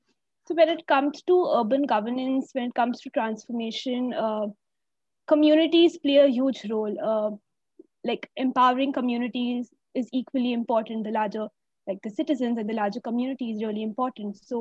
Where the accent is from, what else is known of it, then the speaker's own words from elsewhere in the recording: India; I'm from India and corruption is pretty rampant there.